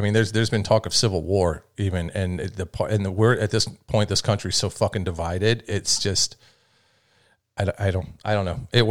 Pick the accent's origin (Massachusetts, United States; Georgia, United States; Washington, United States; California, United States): Georgia, United States; Atlanta; And I'm from the South. I was raised in Atlanta, and then we moved to a very, very, very poor city further down in the South.